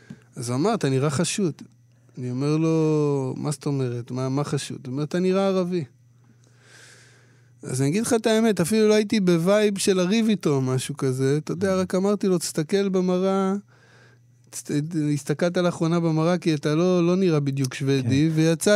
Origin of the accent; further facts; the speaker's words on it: Hadera, Haifa District, Israel; אמנם אני גדלתי בחדרה, אבל גבעת אולגה זה המקום שבו אבי גדל, ויש לי שם משפחה גדולה וחברים רבים, ואני סוג של גדלתי בגבעת אולגה, זאת אומרת, זה היה הבית השני שלי